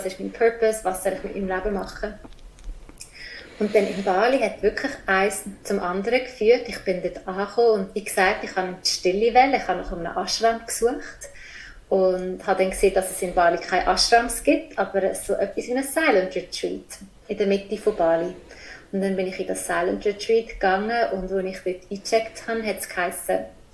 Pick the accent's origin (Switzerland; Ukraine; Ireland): Switzerland; now in Indonesia; Ich bin ursprünglich aus der Schweiz. Ich bin in der Schweiz, man hört es ja.